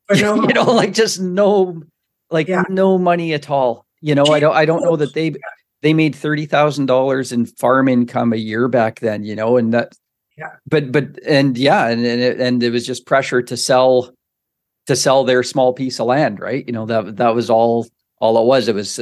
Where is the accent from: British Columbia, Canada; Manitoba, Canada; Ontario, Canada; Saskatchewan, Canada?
Saskatchewan, Canada; Regina; where I was growing up in Regina, you know.